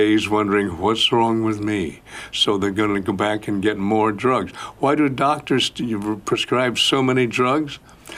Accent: Midwest, United States; I must know this guy because we're both from the Midwest.

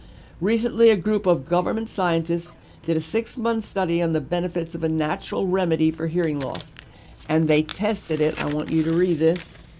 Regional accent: Brooklyn, New York, United States; I grew up in the Brooklyn. Come on, I say that, but every time I say that, I think of I'm born, raised in Brooklyn.

